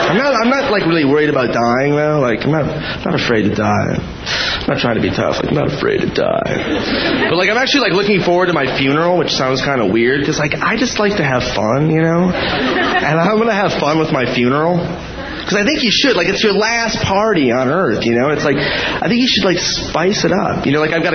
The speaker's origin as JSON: {"language": "English", "region": "Minnesota", "country": "United States", "tie": "born or raised there", "said": "My first job, I worked at Planet Hollywood. Back in my home state of Minnesota."}